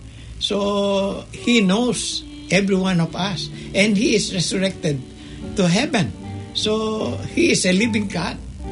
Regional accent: Philippines; because I came from the Philippines.

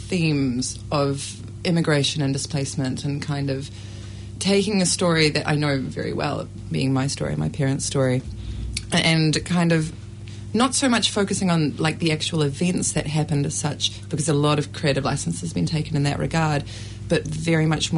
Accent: South Africa; even my friends still don't really believe that I am South African. But it's in, like, my father's, we've got, like, a really great lineage in South Africa.

